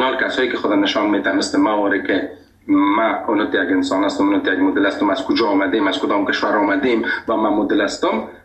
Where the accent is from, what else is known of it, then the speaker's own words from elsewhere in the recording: Afghanistan; گفتم از افغانستان.